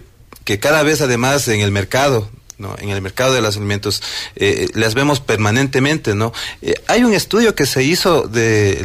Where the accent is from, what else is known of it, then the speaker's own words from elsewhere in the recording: Ecuador; sabemos que nosotros como ecuatorianas, tenemos el orgullo de tener un etiquetado en el mundo